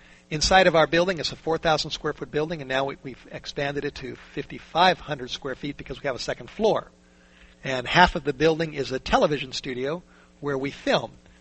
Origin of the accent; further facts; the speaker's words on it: North Hollywood, California, United States; Growing up in the Hollywood Hills, growing up in the North Hollywood area, and not growing up in a Christian home.